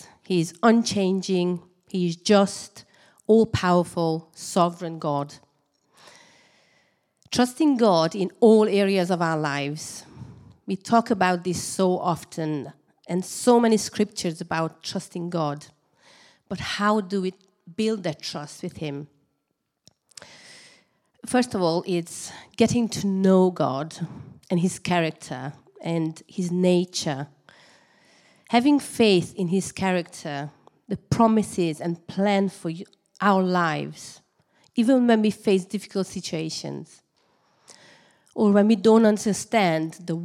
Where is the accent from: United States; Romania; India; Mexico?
Romania; English is a second language; moved away as an adult; now in United Kingdom; I am originally from Romania, as you know, and I'm in England for like 14 years